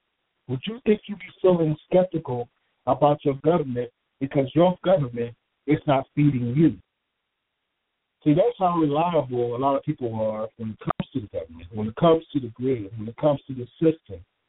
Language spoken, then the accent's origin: English; United States; but still, I'm American, and I'm free, and my children are free